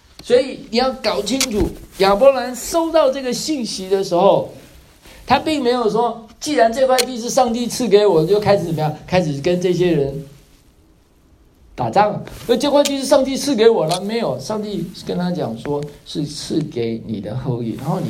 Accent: Taiwan; now in United States; 就像我当时我从台湾飞到美国来的时候

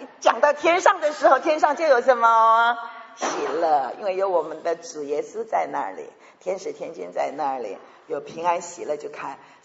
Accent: South Korea; moved away as an adult; also born or lived in Taiwan; now in United States; 爸爸妈妈是从中国大陆山东省，你知道他们出生在山东省以后，我生在韩国，那从韩国以后留学在韩国念书，以后到台湾去升学，那他们叫我华侨，我拼命说我是台湾人，我是华人

